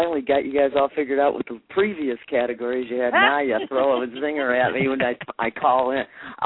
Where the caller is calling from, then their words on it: Michigan, United States; Outside of Detroit, about an hour.